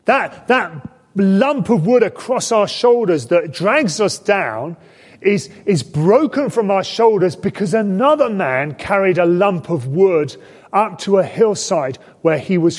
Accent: United Kingdom; what sort of person must I be as another British person?

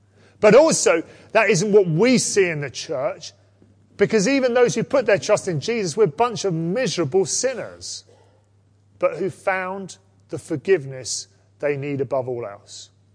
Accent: United Kingdom; I'm also proud of being British.

